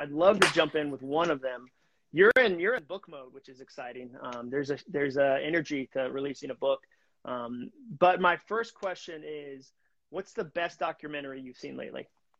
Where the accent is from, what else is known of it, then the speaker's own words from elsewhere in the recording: United States; no one outside of this country hears my accent. Like, no one in Slovenia is like, ooh. Wait a second. That's an American.